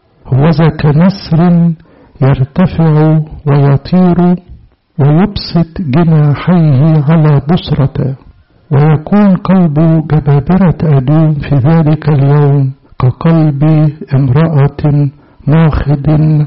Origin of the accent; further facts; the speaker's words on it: Egypt; عندنا في مصر